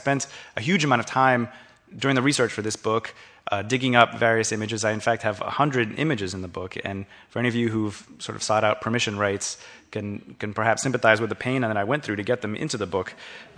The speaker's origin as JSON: {"language": "English", "country": "United States", "tie": "born or raised there", "said": "I grew up here in the United States, but I spoke French at home. My mother's French."}